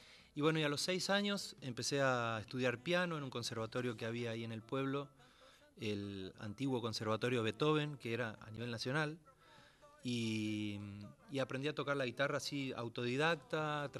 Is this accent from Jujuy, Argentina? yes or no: no; Charata, Chaco, Argentina; born there; Yo nací en Charata, que es una localidad del sudoeste de la provincia del Chaco. Ahí cerquita del límite con Santiago del Estero, cerquita de Quimilí.